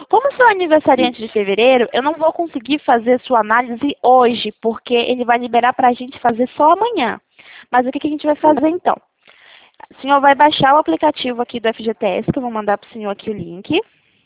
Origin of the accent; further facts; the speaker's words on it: Santarém, Pará, Brazil; now in São Paulo, Brazil; Que legal, eu sou de Santarém também, sabia? Só que eu falo de São Paulo.